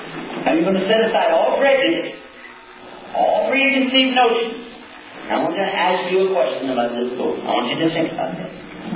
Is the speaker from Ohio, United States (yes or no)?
yes; Cleveland, Ohio, United States; born there; now in Texas, United States; I was born in Cleveland, Ohio. Shh. So I am a Buckeye. I am from this state, originally. But I got out of here as quick as I could.